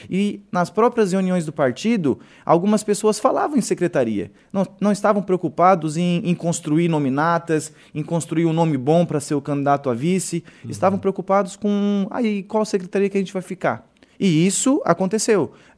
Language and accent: Portuguese; Criciúma, Santa Catarina, Brazil; now in Morro da Fumaça, Brazil; de natural de Criciúma, lá do bairro Renascer, né, tenho muito orgulho de onde eu vim e de onde eu estou.